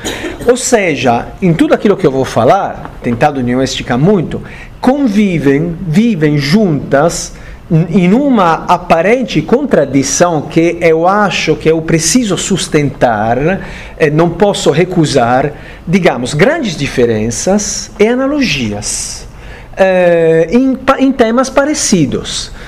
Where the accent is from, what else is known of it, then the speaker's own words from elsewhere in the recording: Italy; Portuguese is a second language; moved away as an adult; now in Brazil; Eu sou italiano, morei na Itália até os 40 anos de idade, e de cidadão da União Europeia.